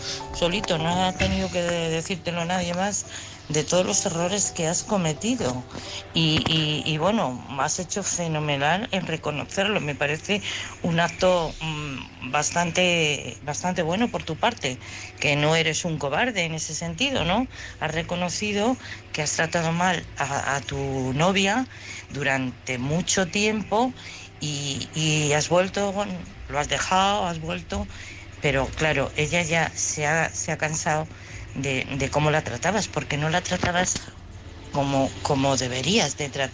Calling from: Madrid, Community of Madrid, Spain; de Madrid.

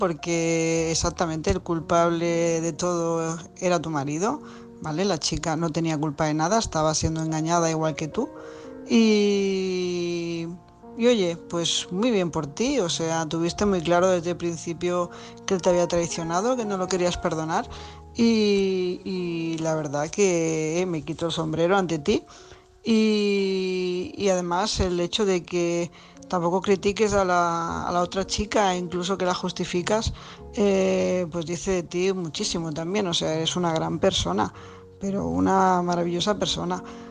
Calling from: Tarragona, Catalonia, Spain; corresponsal de Tarragona

